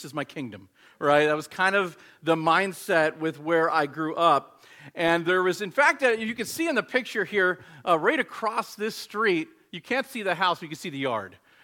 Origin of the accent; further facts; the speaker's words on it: Bel Air, Maryland, United States; also born or lived in Houston, Texas / Louisiana; I was born in Houston, Texas. We moved down here to Maryland, or down to Maryland for a little bit, and then I was living in Louisiana, and then back to Maryland to where actually the house I grew up